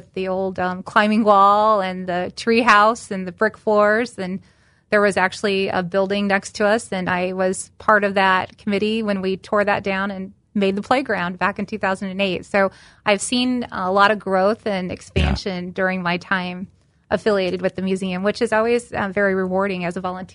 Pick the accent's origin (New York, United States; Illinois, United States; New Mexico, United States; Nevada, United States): Illinois, United States; Galesburg; I was raised in Galesburg and went away to college and came back.